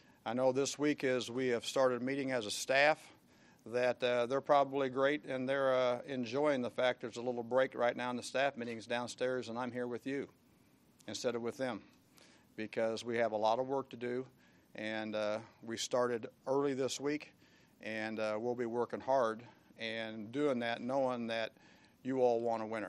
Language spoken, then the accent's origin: English; Missouri, United States; how wonderful it was to be back here in the home state of Missouri, my home state